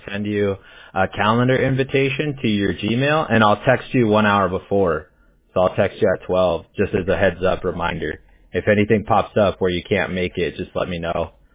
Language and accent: English; Huntington Beach, California, United States; I grew up in Huntington Beach, so I'm very much like beach guy.